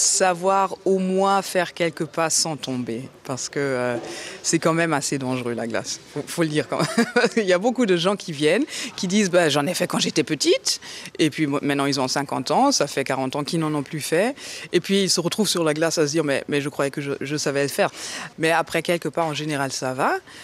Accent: Cologne, North Rhine-Westphalia, Germany; Et puis quand on disait, je viens de Cologne, mais d'où viens-tu réellement ?

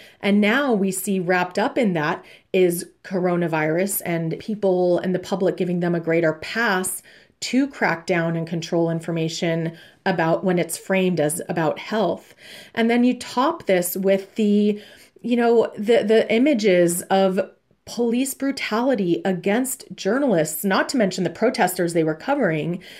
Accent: Los Angeles, California, United States; I grew up in Los Angeles during, you know, the Rodney King beating, which was caught on tape.

